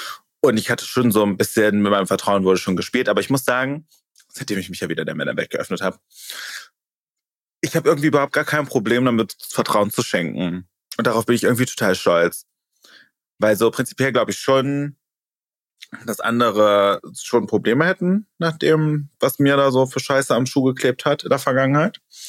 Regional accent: South Korea; Ich bin Koreanerin.

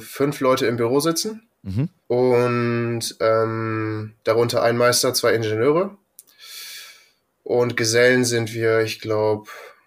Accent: Stade, Lower Saxony, Germany; aus Stade. Das ist in Niedersachsen.

